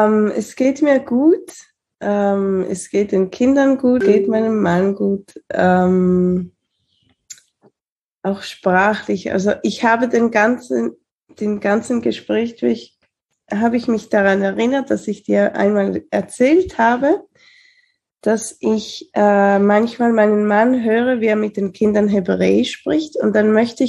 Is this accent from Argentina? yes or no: yes; Argentina; also born or lived in Switzerland; Also ich bin in der Schweiz geboren und dann, also zu Hause, meine Mama ist aus Argentinien, mein Papa aus der Schweiz, und dann haben wir zu Hause beides gesprochen.